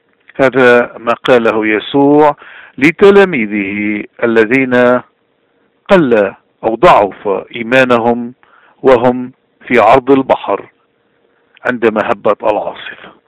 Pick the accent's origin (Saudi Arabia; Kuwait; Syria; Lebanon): Lebanon; قديش نحن بحاجة اليوم كلبنانيين عموما وكمسيحيين تحديدا